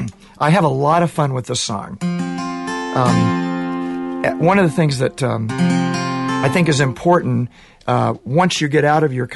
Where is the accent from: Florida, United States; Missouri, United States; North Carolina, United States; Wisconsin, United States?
Missouri, United States; Kansas City; I grew up in Kansas City, Missouri. Just your basic Midwestern kid that picked up a guitar when he was 14 years old listening